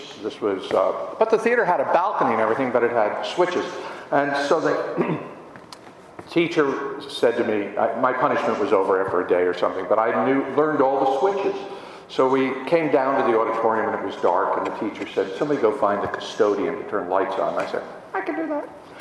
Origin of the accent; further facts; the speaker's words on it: Harrison, New York, United States; I grew up just outside of New York in a town called Harrison, New York. And I went to Harrison High School.